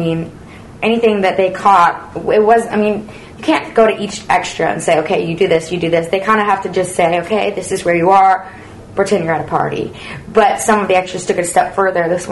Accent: The Woodlands, Texas, United States; Just north of Houston, the Woodlands.

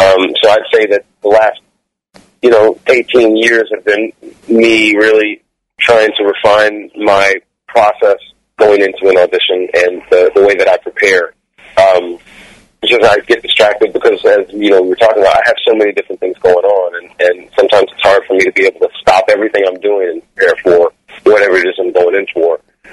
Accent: Cairo, Illinois, United States; Small little river town in southern Illinois.

